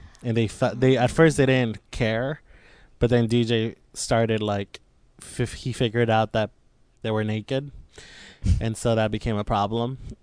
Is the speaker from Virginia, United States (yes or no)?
no; New Mexico, United States; in my neighborhood where I grew up in New Mexico, about five or six houses down, there was a house made out of like just garbage.